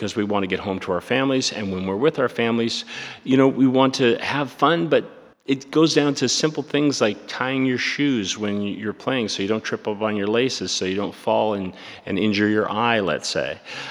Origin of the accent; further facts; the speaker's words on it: Halifax, Nova Scotia, Canada; I'm here from Atlantic Canada. I live here in Nova Scotia. Halifax is my home.